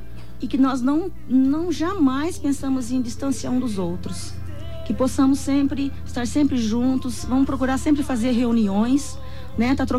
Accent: Itaporã, Mato Grosso do Sul, Brazil

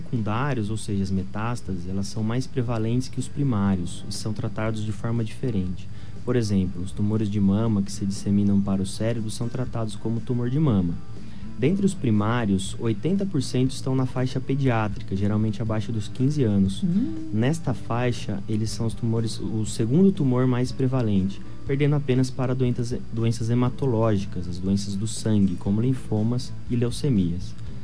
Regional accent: São Paulo, Brazil; moved away as an adult; Eu venho do interior de São Paulo, na verdade, formação na capital de São Paulo, e cheguei semana passada

